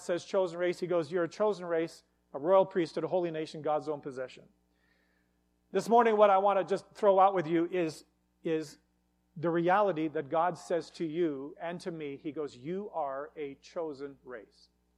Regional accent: Westlock, Alberta, Canada; And growing up in Westlock, we had some kind of an activity that was taking place in town.

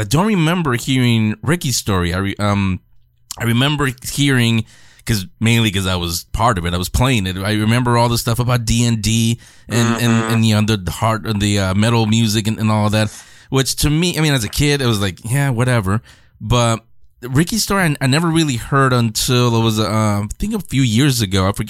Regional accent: San Francisco, California, United States; now in Los Angeles, United States; because I grew up in San Francisco, and I'm in the LA area now.

